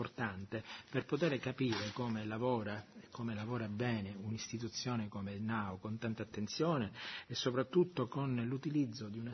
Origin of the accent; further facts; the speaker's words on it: Sicily, Italy; Io sono siciliano, quindi insomma tutto sommato non vi sono, diciamo, molte differenze tra i siciliani e i maltesi.